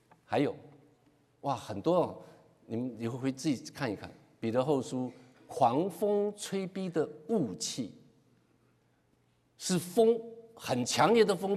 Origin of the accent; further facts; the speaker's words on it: China; 我们现在回想100年前我们中国人走到农村里，你看到一口井你很兴奋